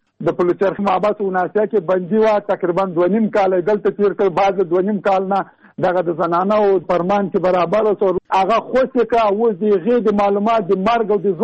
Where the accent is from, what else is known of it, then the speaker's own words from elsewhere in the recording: Jalalabad, Nangarhar, Afghanistan; زه د جلال آباد.